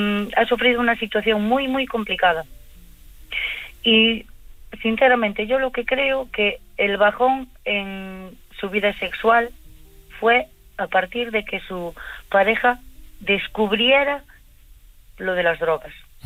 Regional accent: Cambados, Galicia, Spain; Sí, soy de Cambados.

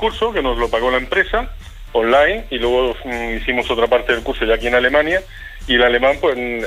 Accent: Spain; yo también soy español.

